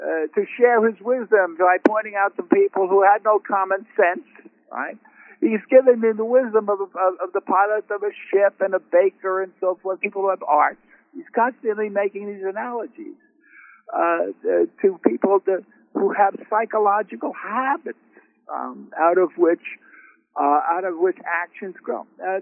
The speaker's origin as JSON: {"language": "English", "town": "Brooklyn", "region": "New York", "country": "United States", "said": "I'm from Fauci's neighborhood, by the way, in Brooklyn."}